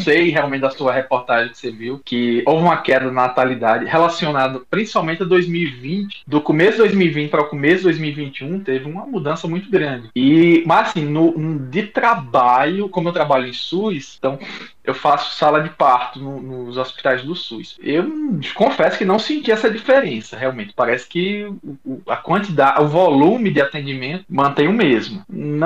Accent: Rio Grande do Norte, Brazil; Eu sou Potiguar, né? Porque quem nasce no Rio Grande do Norte é chamado Potiguar.

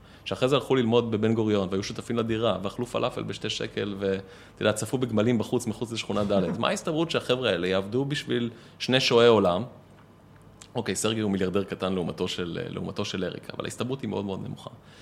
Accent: Holon, Tel Aviv District, Israel; גדלתי בחולון.

